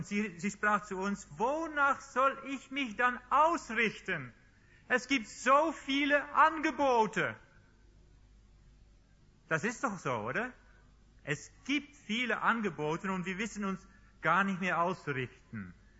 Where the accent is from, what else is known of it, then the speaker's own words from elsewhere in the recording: Netherlands; German is a second language; moved away; also born or lived in Swabia; Ich bin Holländer. Sind das Holländer, oder? Wir haben aber 2,5 Jahre in Schwabenland gewohnt. Ich spreche aber kein Schwäbisch, aber genügend Deutsch, glaube ich, um verständlich reden zu können.